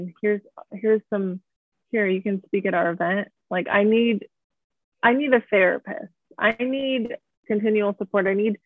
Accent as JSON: {"language": "English", "region": "Indiana", "country": "United States", "tie": "born or raised there", "said": "I was pretty involved in the pro-life community in my home state of Indiana for about 2 years"}